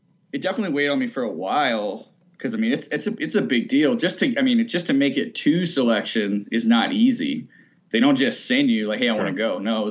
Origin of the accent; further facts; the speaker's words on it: Alabama, United States; So for a part of my life, I grew up on Maxwell Air Force Base out in Alabama.